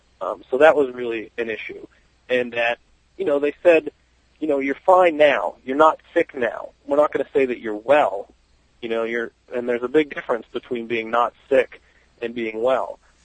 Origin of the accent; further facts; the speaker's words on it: Vermont, United States; also born or lived in Lowell, Massachusetts; Well, I went to we moved to Vermont when I was about six, but I was born in Lowell, Mass. And then we moved up to Vermont, and then I went down to boarding school for high school.